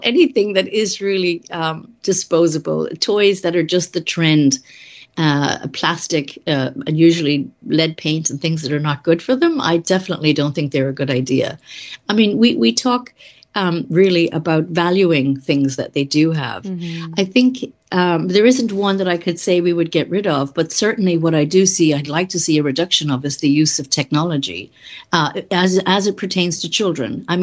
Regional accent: Ireland; growing up in Ireland

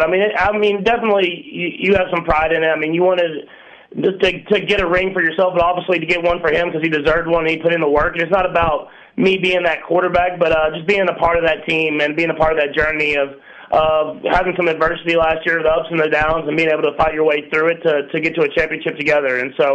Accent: Texas, United States; I say 100. I mean, I'm from Texas. I'm used to it.

